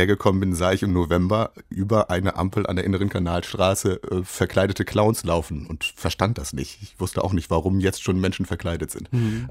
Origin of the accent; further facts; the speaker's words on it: Cologne, North Rhine-Westphalia, Germany; dann weiß man eben als Kölner